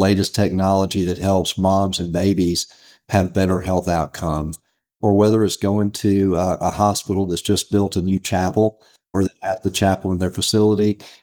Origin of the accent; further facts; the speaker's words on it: Memphis, Tennessee, United States; You know, I grew up in Memphis, Tennessee. All my family is from Mississippi Delta. That's where my parents' roots were from, the Mississippi Delta.